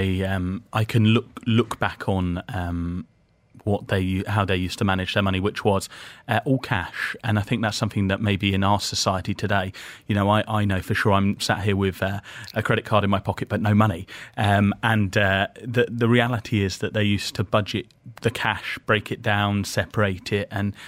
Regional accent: Perth, Scotland, United Kingdom; born there; So I was born in Perth in Scotland. My father is Dutch, so I'm 2 metres, so they're the tallest nation in the world, and my mother's English. I was born, as you said, in 1990, so I'm 29.

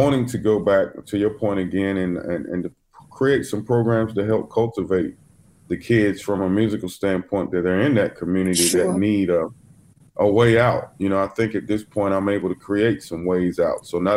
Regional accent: North Carolina, United States; I'm from North Carolina, a little town that only has 20,000 in population.

